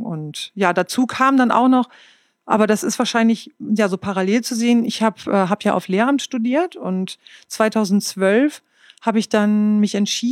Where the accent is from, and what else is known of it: Northern Germany, Germany; accent: Low German; first language German/Low German